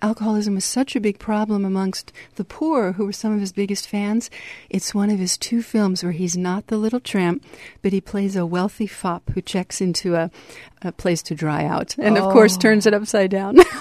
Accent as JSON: {"language": "English", "town": "Reno", "region": "Nevada", "country": "United States", "tie": "born or raised there", "said": "I was growing up in Reno, Nevada, and studying jazz piano"}